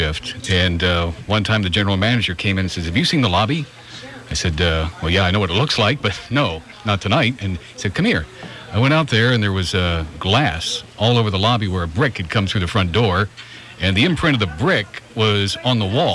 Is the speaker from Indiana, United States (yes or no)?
yes; Indiana, United States; also born or lived in Detroit; That's near my hometown. So all the time I was in Detroit, everybody would say, where are you from? And I'd say, Indiana.